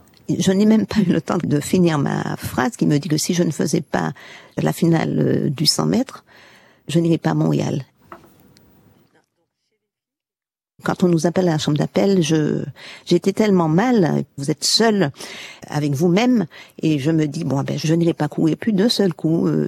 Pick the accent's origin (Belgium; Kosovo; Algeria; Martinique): Martinique; J'avais fait les minima olympiques chez moi à la Martinique.